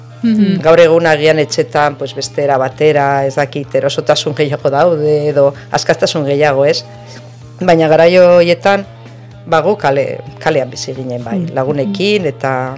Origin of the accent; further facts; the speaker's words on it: Pamplona, Navarre, Spain; born there; nire gurasoak etorri ziren lanera eskondu zirenean, esan nahi dut. Mm-hmm. Osea, nahiak danak Iruñan jaio ginen.